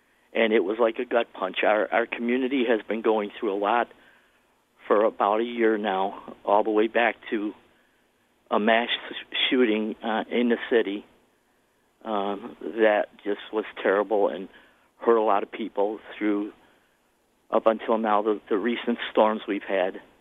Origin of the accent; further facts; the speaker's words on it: Buffalo, New York, United States; I'm born and raised in Buffalo. I'm 64 years old. I live about 5 miles from the stadium most of my life.